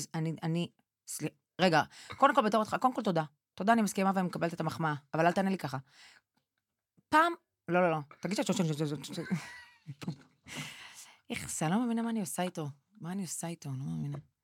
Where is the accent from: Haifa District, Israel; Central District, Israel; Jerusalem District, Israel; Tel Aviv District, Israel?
Tel Aviv District, Israel; Bat Yam; born there; הולכת לבת ים, נולדתי בבת ים